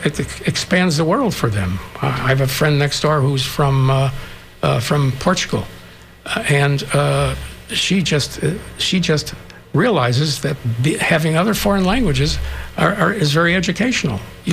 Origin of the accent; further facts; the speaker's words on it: Midwest, United States; also born or lived in Long Island, New York; I was a superintendent in New York. I'm a Midwesterner. I came to the South a long time ago, and I love the South.